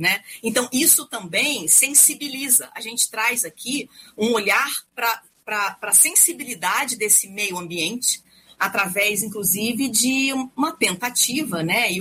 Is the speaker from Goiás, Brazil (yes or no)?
no; Rio de Janeiro, Brazil; Eu venho do Rio também